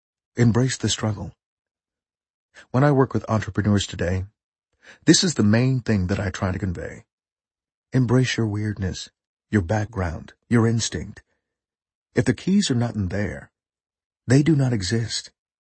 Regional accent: Berkeley, California, United States; growing up in Berkeley with communist grandparents

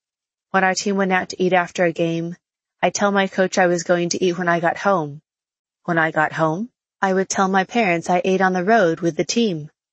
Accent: Louisiana, United States; I'd been the best female cross-country runner in my hometown outside of New Orleans

